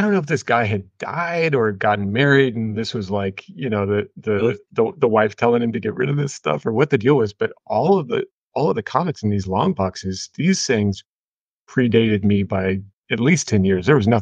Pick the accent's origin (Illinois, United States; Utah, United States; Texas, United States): Texas, United States; now in Paris, France; So I'm originally from Texas.